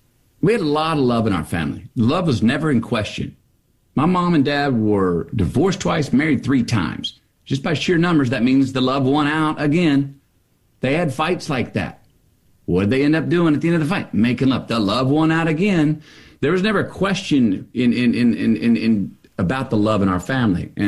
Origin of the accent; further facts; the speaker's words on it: Longview, Texas, United States; now in Austin, United States; I was raised over there in Longview, over there in the big thicket to the east of y'all. And now reside in Austin.